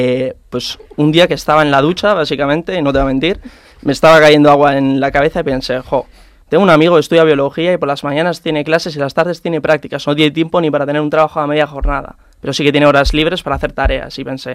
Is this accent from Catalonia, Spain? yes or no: no; Bilbao, Basque Country, Spain; Catalan is a second language; estic aprenent català, voldria parlar català, però encara no puc. Soc de Bilbao, del País Basc.